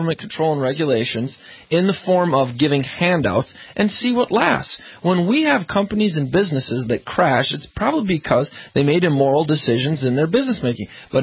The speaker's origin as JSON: {"language": "English", "region": "Scotland", "country": "United Kingdom", "said": "I'm Scottish."}